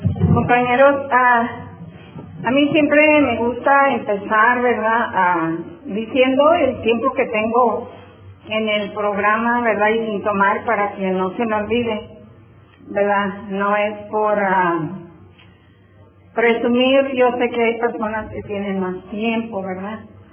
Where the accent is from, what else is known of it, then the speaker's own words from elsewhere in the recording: Mexico; born there; Miren, yo nací en México